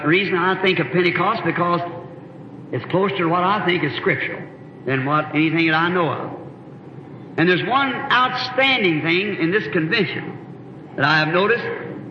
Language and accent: English; the South, United States; You know, a long time ago down here in the South, they used to make slaves out of them. I'm a Southerner.